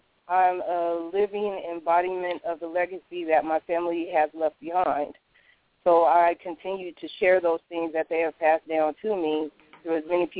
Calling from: Texas, United States; I'm calling from Texas.

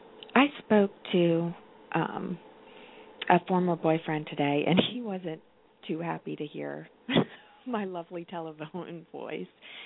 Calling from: North Carolina, United States; I'm calling from North Carolina.

